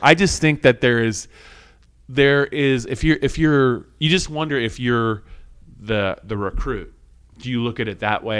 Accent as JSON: {"language": "English", "region": "Pennsylvania", "country": "United States", "tie": "born or raised there", "said": "the Dotson kid from Nazareth, which is right in my own backyard from where I grew up in the Lehigh Valley."}